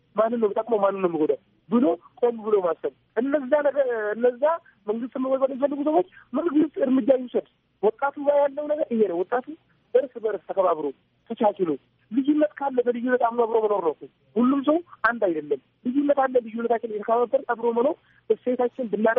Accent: Dire Dawa, Ethiopia; ድሬዳዋ ሲባል የፍቅር ሀገር ነች። የፍቅር ተምሳሌት ነው ድሬዳዋ። እኛም በዛው ነው ያደግነው። ይሄ ሙስሊም ይሄ ክርስቲያን ሳይባል ነው አንድ ልብስ እየለበሰን አብረን እየተጫወትን አብረን ያደግነው።

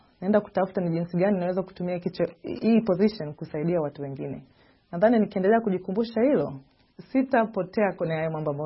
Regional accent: Tanzania; nimetoka Tanzania

